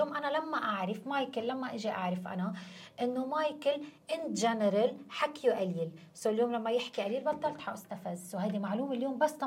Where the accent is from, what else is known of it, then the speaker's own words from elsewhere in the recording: Syria; انا سوري عندي مشكلة يعني